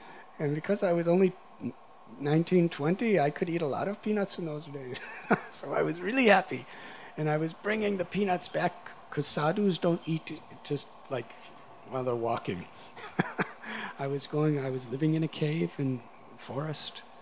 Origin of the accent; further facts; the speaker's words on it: United States; And because I was from America, 1 rupee in those days was, there was 8 rupees to a dollar in those days.